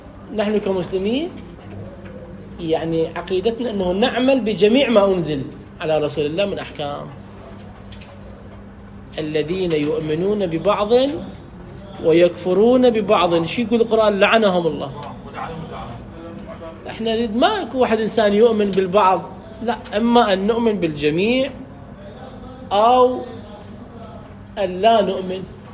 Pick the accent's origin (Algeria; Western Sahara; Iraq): Iraq